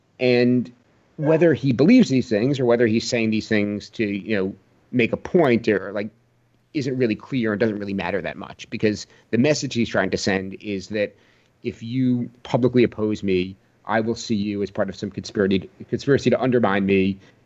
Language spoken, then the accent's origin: English; United States; So I as an American, I think many of us in the U.S. and Europe